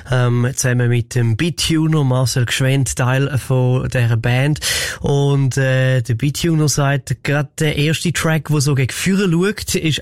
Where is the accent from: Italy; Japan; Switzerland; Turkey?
Switzerland; St. Gallen; die Sehnsucht nach einem besseren Ort hat mich als St. Galler schon sehr an die spezifische Stadt erinnert